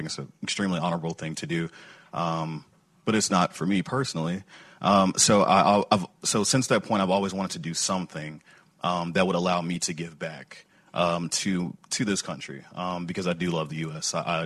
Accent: Memphis, Tennessee, United States; I grew up in Memphis, Tennessee. And if you know much about the place, it's not exactly a friendly place.

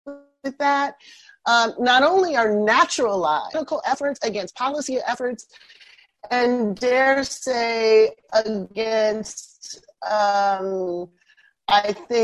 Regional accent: Canton, Ohio, United States; So I grew up about 90 minutes from where you grew up. I grew up in Canton, Ohio.

